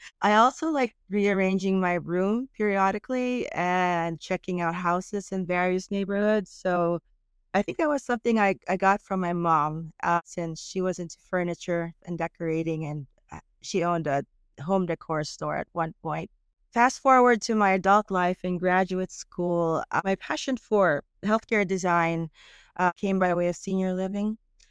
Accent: Metro Manila, Philippines; as a child growing up in Metro Manila in the Philippines, I was quite fond of creating art.

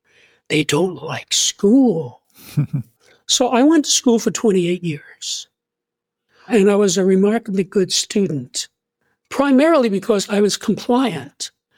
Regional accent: New York City, New York, United States; Well, I'm from New York City.

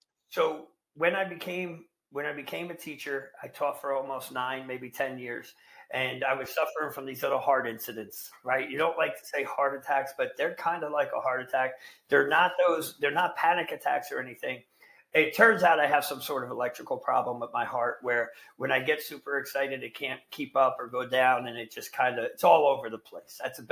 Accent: New Jersey, United States; because I'm Italian from Jersey, I got a guy, you know?

